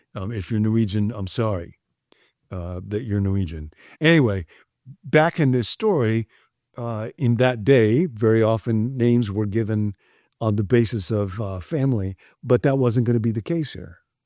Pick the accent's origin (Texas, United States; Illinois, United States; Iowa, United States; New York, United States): Illinois, United States; Rockford; I grew up in Rockford, Illinois, and if you looked at the phone book back in Rockford